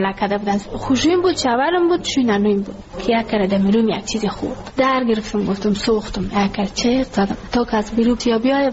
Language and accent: Persian; Ghazni, Afghanistan; now in Kabul, Afghanistan; ما کابل آمده از غزنی هستیم.